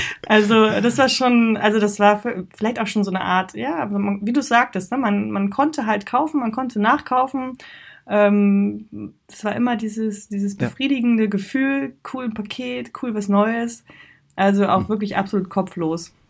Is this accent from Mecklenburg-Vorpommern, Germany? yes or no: yes; Boltenhagen, Mecklenburg-Vorpommern, Germany; also born or lived in Berlin / Frankfurt am Main; habe trotzdem 10 Jahre mal in Frankfurt am Main gelebt, bin aber an der Ostsee groß geworden. Ich wurde in Berlin geboren, habe 12 Jahre in Ostseebad Boltenhagen gelebt, direkt an der Ostsee.